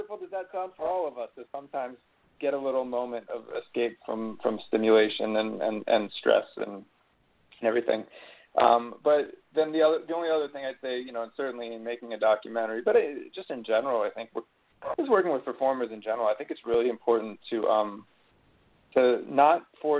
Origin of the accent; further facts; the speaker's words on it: Philadelphia, Pennsylvania, United States; I'm from Philly, too, so you already got a little place in my heart.